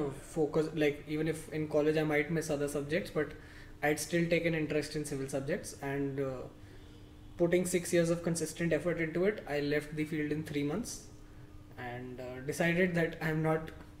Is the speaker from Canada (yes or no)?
no; Delhi, India; now in Hyderabad, India; That's when I moved to Hyderabad.